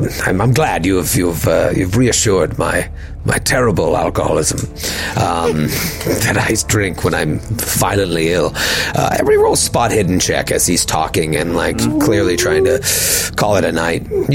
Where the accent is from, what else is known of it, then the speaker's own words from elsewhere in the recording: Kenya; I grew up in Kenya, though I consider myself British.